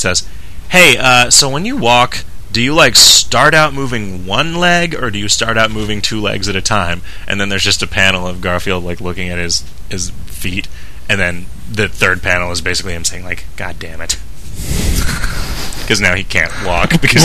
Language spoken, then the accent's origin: English; England, United Kingdom; That may just be because I'm English.